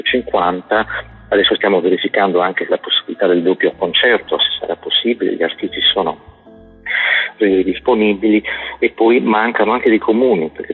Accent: Sardinia, Italy; in più siamo sardi, siamo testardi, lo siamo io, lo sono io, lo sei tu, lo siamo noi sardi in genere.

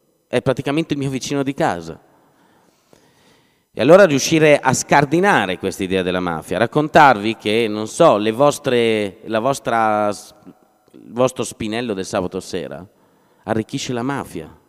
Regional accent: Lodi, Lombardy, Italy; Io vengo da Lodi, non so se conoscete Lodi.

